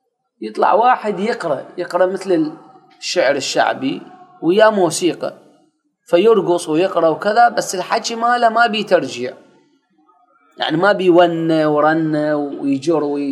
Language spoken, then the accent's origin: Arabic; Iraq; عندنا بالعراق